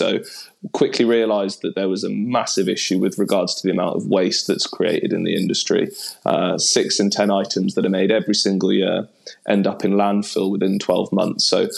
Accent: Newcastle, North East England, United Kingdom; accent: Geordie; moved away as an adult; now in London, United Kingdom; in the northeast of England, where I'm from. Despite not having a particularly strong Geordie accent, I am from Newcastle

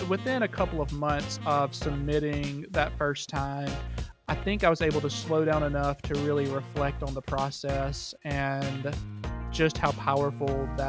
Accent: Alabama, United States; accent: Alabama; Well, I am Alabama through and through, so you'll hear it in my voice and in my accent as I'm talking today.

